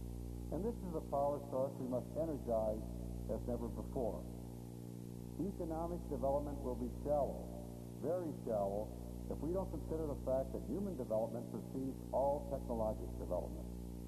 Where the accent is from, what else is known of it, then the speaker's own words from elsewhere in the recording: Detroit, Michigan, United States; Now, Adlai Stevenson paid a visit to my hometown of Detroit during the 1962 election